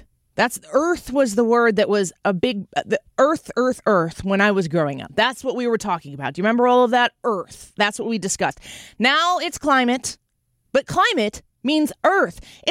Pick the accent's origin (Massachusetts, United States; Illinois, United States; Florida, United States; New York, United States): Illinois, United States; because I come from Illinois. I drive by landfills every day.